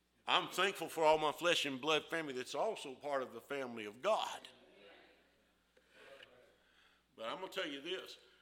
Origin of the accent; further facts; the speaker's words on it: Dickson, Tennessee, United States; I ain't ashamed or embarrassed to say that I'm from Dixon, Tennessee.